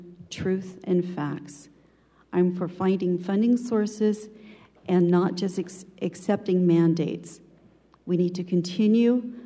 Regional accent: Colorado, United States; also born or lived in Front Range; When I was 14, I was transplanted to the Western Slope. So there's my roots. I grew up in Delta County, outside of the 58th District, but my work and career transplanted me to Montrose, Colorado

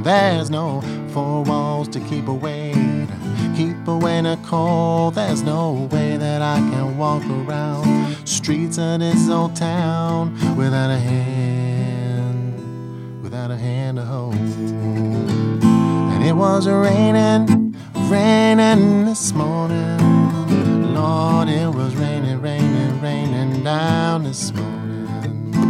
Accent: Missouri, United States; now in Wales, United Kingdom; I grew up in Missouri, and then we moved there in about 1975. So I lived there I went to high school there.

